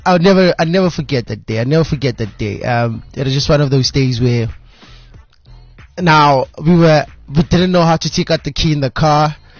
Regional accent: Gauteng, South Africa; because you understand that I'm from the Val.

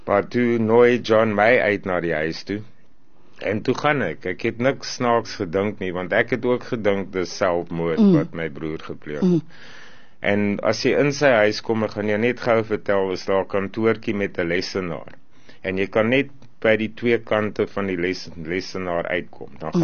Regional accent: Pretoria, Gauteng, South Africa; Ek is van Pretoria

